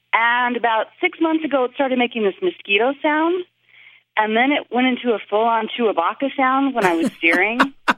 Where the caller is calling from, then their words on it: Beaverton, Oregon, United States; I'm calling from Beaverton, Oregon.